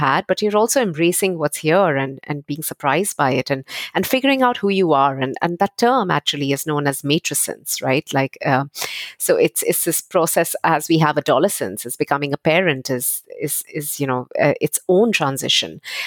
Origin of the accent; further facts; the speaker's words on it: India; now in London, United Kingdom; I am Indian. I was born and raised in India, and I've lived in about four countries, including the US, and now live in London.